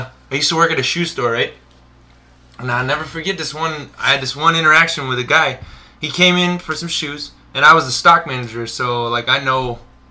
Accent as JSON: {"language": "English", "region": "Utah", "country": "United States", "said": "I mean, I'm from Utah, man."}